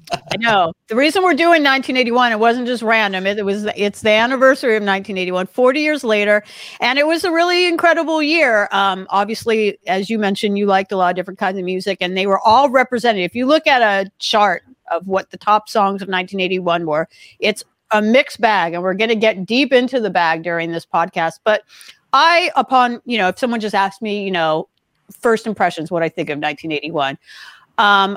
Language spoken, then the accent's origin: English; Los Angeles, California, United States; at least where I grew up in Los Angeles